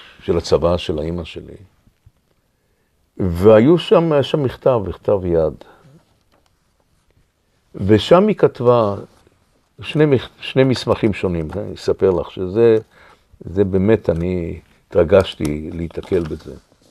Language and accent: Hebrew; Tel Aviv, Tel Aviv District, Israel; also born or lived in Ramat Gan; אני פלסטיני במקור, אני נולדתי בארץ הזאת, בתל אביב. אני גדלתי תוך המנדט, תוך הרצח של השואה, ואחר כך גם עברנו לרמת גן, תוך מלחמת השחרור.